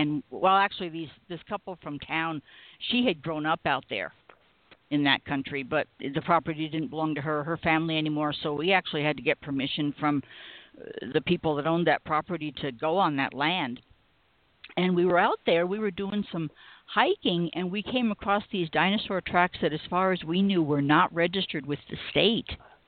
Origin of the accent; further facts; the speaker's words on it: New York, United States; now in Colorado, United States; I grew up in New York and moved out here to Colorado in 1973.